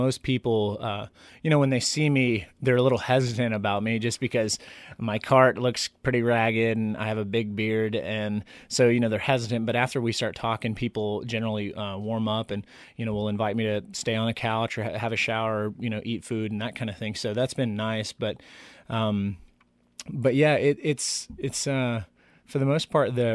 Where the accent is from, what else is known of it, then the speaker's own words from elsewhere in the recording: Athens, Georgia, United States; I'm from Athens, Georgia.